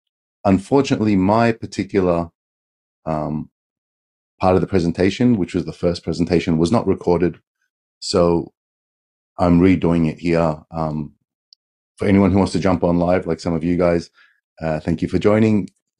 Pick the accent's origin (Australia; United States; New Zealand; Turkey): Australia; now in Japan; myself, I've been in Japan for 20 years. I'm an Australian.